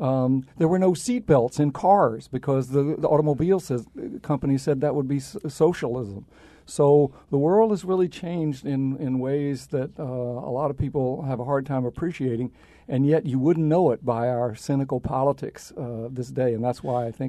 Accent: Atlanta, Georgia, United States; I think back to my childhood growing up in Atlanta in the 40s and 50s, late 40s and 50s.

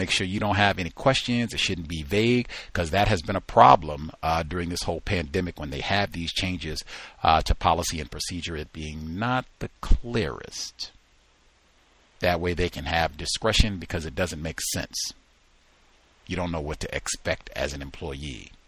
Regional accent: the South, United States; now in Seattle, United States; I grew up on the East Coast in the South, so I was accustomed to seeing Kroger

